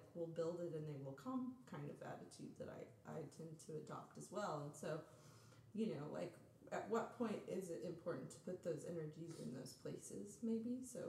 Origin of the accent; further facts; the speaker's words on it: Springfield, Missouri, United States; I'm from Springfield, Missouri originally, and I've been working there a lot in the summers, and like, it's a very small community as well.